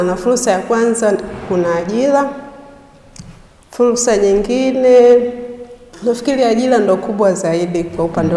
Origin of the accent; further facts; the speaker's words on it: Ushongo, Tanga Region, Tanzania; natokea kata ya Mwela kijiji cha Ushongo.